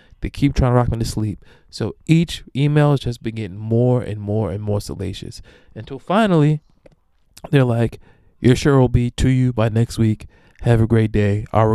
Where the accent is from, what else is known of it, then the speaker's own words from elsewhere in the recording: Amityville, New York, United States; because I'm from Amityville, New York, I cannot be rocked to sleep.